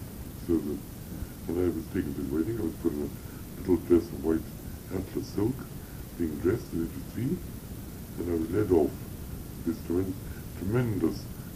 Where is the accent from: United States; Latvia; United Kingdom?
Latvia; Riga; first language German; English is a second language; moved away; also born or lived in Petrograd; We were in Riga until 1915, where I had my first language was German, because my nurse is German.